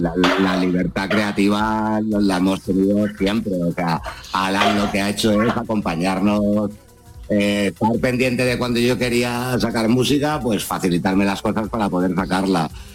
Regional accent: Canary Islands, Spain; porque soy un poco canario de palo

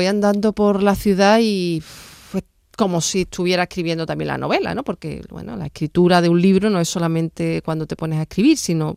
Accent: Seville, Andalusia, Spain; Yo nací en Los Remedios, pero realmente soy de Rochelambert, de un barrio obrero, un barrio moderno.

